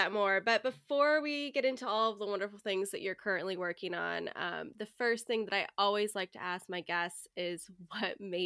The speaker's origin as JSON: {"language": "English", "region": "England", "country": "United Kingdom", "said": "from England."}